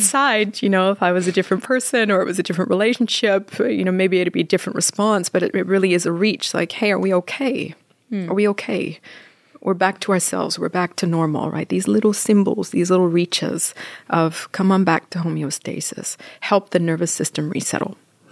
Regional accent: Canada; And when I first got married to my husband, who's Italian, I'm Canadian. Canadians say sorry about everything.

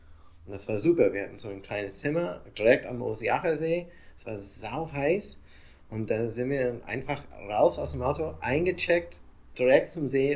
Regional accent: United States; German is a second language; Nein, also ich muss als Amerikaner, dass mein Kind oder meine Kinder meine Familie kennenlernen dürfte und kann, die muss fliegen

